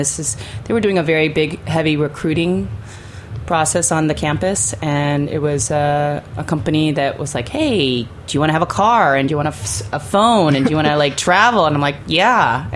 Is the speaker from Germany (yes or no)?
yes; Germany; I grew up in Germany